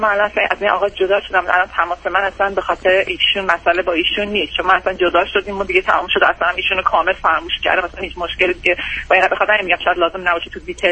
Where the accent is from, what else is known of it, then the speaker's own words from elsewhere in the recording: Iran; moved away as an adult; now in United States; با بچه‌م از ایران اومدیم بیرون دو سال پیش.